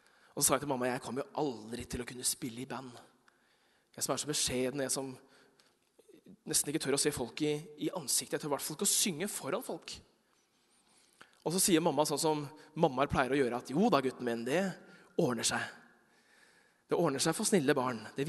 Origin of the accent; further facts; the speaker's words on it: Oslo, Norway; also born or lived in Bergen; jeg vokste opp, dette fra Bergen, jeg vokste opp delvis i Bergen, men har vokst opp mesteparten av mitt liv i Oslo, på Kalbakken i Groruddalen